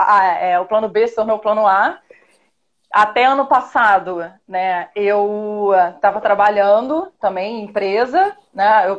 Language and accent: Portuguese; Niterói, Rio de Janeiro, Brazil; Sou aqui de Niterói, no Rio de Janeiro, bem pertinho da Isis.